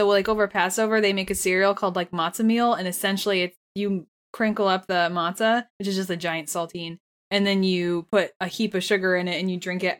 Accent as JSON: {"language": "English", "region": "New York", "country": "United States", "said": "Or at least, I mean, I'm also originally from New York, but I called it Puppy Chow."}